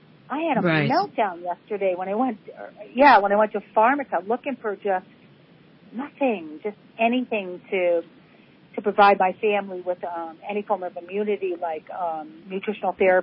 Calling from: Denver, Colorado, United States; I'm calling from Denver. Very cold Denver, Colorado.

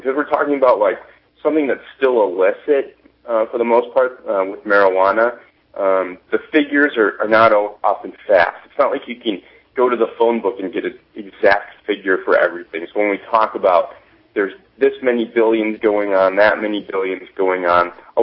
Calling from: St. Louis, Missouri, United States; I'm calling right now from St. Louis.

